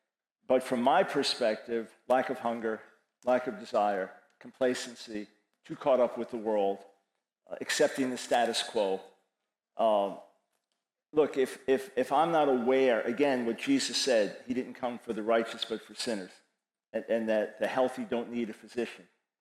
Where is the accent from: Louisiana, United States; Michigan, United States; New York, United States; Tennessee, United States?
New York, United States; Long Island; I was born in New York City, raised on Long Island